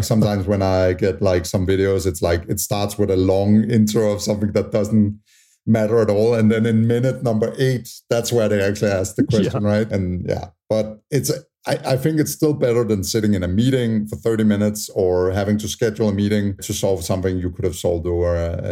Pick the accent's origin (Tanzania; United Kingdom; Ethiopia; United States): Tanzania; born there; I was born in Tanzania. The one fun thing, over the last 2 years, I've been living in Airbnbs every month in different places in the US and 1 month in French Polynesia, basically working remote.